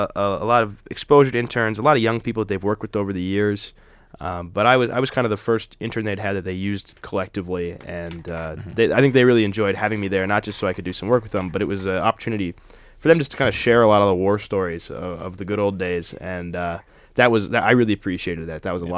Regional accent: Washington, United States; I'm from Washington State, and I've worked there on the state level for several lobbyists for now about 5 years.

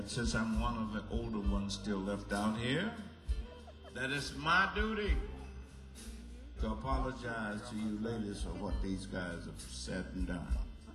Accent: Mississippi, United States; You know I'm from Mississippi.

